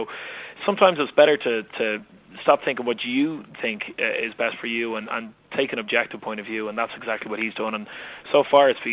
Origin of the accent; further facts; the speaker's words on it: Ireland; just as an Irish person, you don't appreciate how big the show is